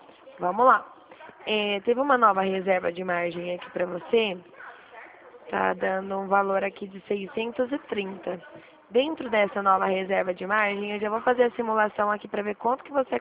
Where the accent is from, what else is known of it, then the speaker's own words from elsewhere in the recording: Dracena, São Paulo, Brazil; Eu sou de Dracena.